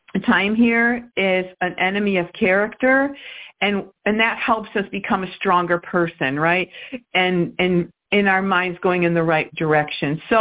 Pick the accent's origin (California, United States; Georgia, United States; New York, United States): New York, United States; Oh, you know, I'm from New York, so I don't get over that way too much.